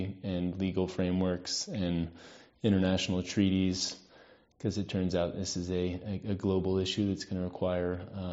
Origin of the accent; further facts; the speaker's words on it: Denver, Colorado, United States; And so I was born and raised in Denver.